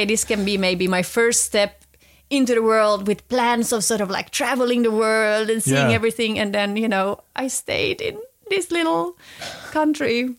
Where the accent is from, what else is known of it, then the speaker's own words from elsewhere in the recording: Vaasa, Ostrobothnia, Finland; that's where I come from Vaasa.